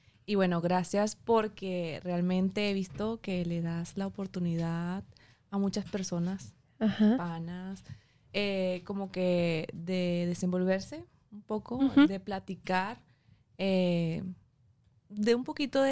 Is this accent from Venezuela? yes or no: yes; Portuguesa, Venezuela; born there; se mudan para Portuguesa. Y yo nací en Portuguesa. Pero la cultura, o sea, tengo como dos culturas, ¿no? La cultura de la zona andina de San Cristóbal y la cultura de Portuguesa como tal.